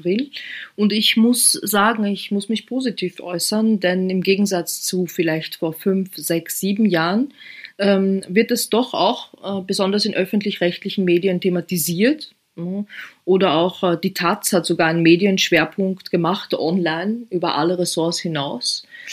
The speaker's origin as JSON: {"language": "German", "region": "Vienna", "country": "Austria", "tie": "born or raised there", "said": "Ich bin jetzt gerade in Wien und sitze hier vom Computer, also in meiner Heimatstadt."}